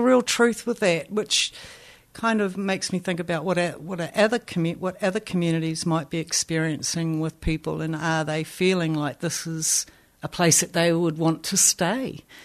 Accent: Tauranga, Bay of Plenty, New Zealand; born there; I was born in Tauranga, Katikat. And if people ask me where I come from, I say, oh, I was born in Tauranga.

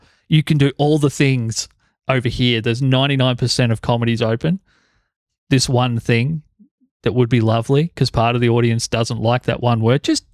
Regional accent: South Korea; I grew up in Korea.

